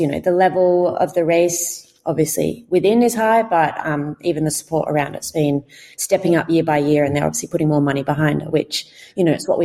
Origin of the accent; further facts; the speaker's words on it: Adelaide, South Australia, Australia; I'm from Adelaide. It's a road I've grown up on.